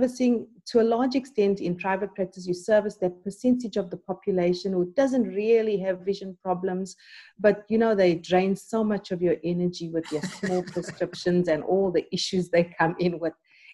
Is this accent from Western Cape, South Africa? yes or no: no; Durban, KwaZulu-Natal, South Africa; And so I was back in Durban, which is my hometown, working for this international development organization, loving my work.